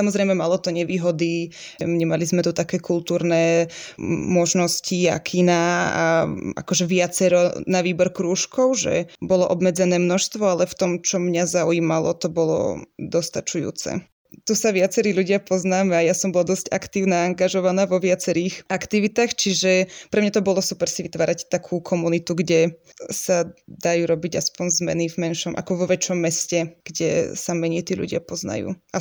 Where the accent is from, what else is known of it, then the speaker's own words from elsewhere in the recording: Detva, Banská Bystrica Region, Slovakia; Ja vlastne pochádzam z Podpolania, z Detvy